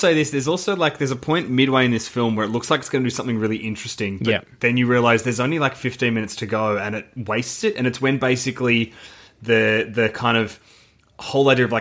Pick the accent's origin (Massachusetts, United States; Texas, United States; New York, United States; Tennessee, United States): Massachusetts, United States; Boston; We're brothers from when we grew up in Boston.